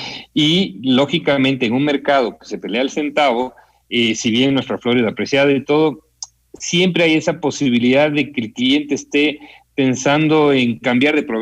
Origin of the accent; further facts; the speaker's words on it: Ecuador; lo que sí nos puede dejar tranquilos como ecuatorianos es que supimos reaccionar bien